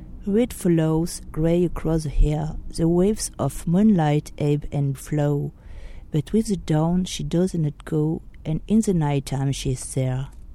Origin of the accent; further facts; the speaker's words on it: France; accent: French; English is a second language; I hope you love my French accent, Oscar. I'm sorry if it's not very good, but I do my best.